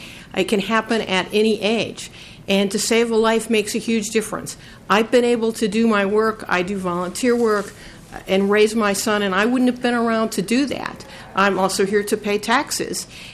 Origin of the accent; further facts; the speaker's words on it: St. Paul, Minnesota, United States; I'm from St. Paul. I'm a psychologist working in Minneapolis.